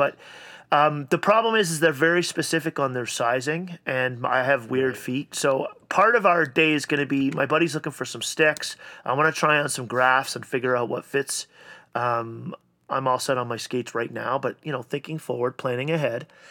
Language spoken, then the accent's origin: English; Canada; I'm from Canada.